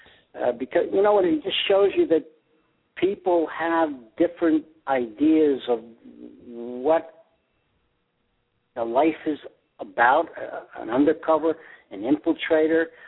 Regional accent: Harrison, New York, United States; You know, we grew up in a mixed neighborhood. There was Irish, Italian, Jewish. I grew up in Harrison, New York. Two-family house.

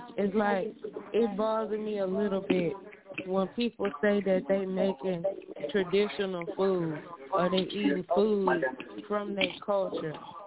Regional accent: United States; born there; But that don't make me African. Unfortunately, I was born in America.

